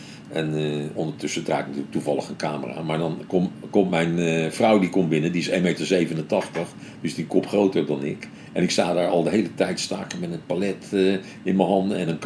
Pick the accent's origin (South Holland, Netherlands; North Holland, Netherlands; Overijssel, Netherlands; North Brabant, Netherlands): South Holland, Netherlands; The Hague; born there; now in Rotterdam, Netherlands; Ik ben in Den Haag geboren, ja. Ja. Maar ik wil niet meer terug, hoor. Ik woon hier al meer dan 50 jaar woon ik in Rotterdam.